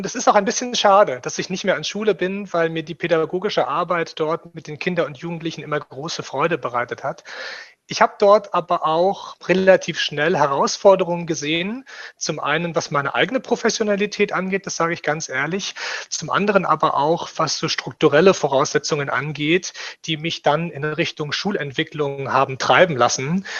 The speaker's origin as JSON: {"language": "German", "town": "Rostock", "region": "Mecklenburg-Vorpommern", "country": "Germany", "tie": "born there", "said": "gebürtiger Rostocker und habe nach meinem Abitur 4 Jahre im Ausland gearbeitet und danach mein Studium zur Lehrkraft für Spanisch und Sport in Leipzig absolviert, dann mein Referendariat in Thüringen im letzten Jahr beendet"}